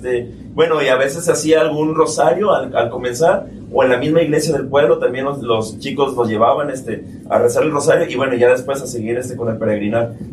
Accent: Comala, Colima, Mexico; yo que soy de Comala, pues afortunadamente todavía vivimos en un pueblo seguro.

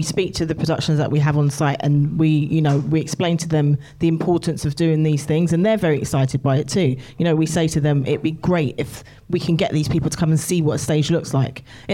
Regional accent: London, United Kingdom; I grew up in London

